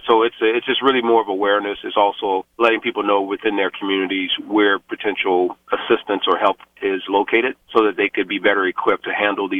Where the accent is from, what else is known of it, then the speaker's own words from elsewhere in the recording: Virginia, United States; moved away; and then also my home state, Virginia. And for me, being here for over 30 years now